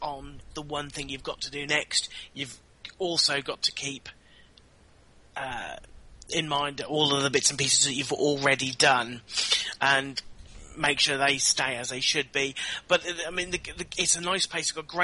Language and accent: English; United Kingdom; Scheduled, yes. I'm British.